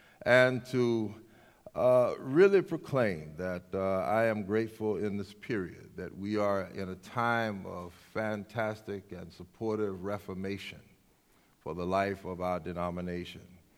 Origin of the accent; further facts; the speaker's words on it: South Carolina, United States; Growing up in South Carolina, my mother was a school teacher.